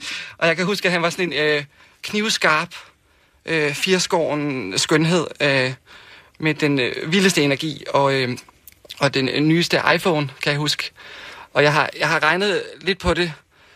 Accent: Frederiksberg, Capital Region of Denmark, Denmark; also born or lived in Brønshøj; Og jeg er 28 år, og jeg kommer fra Frederiksberg og Brøndshøj, og opvokset i sådan noget middelklassemiljø med, med en mor, der arbejder i boligselskaber, og en far, der er folkeskolelærer.

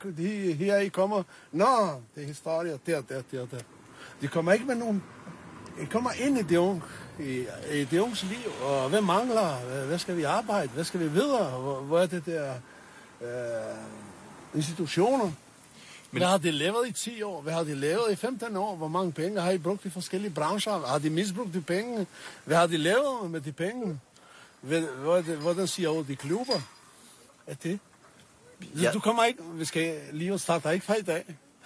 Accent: Kosovo; Danish is a second language; now in Denmark; Jeg er kosovo-albaner.

